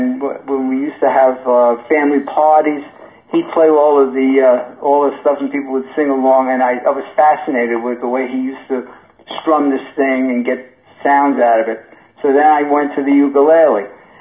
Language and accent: English; Levittown, United States; I had my best times in growing up in Levittown.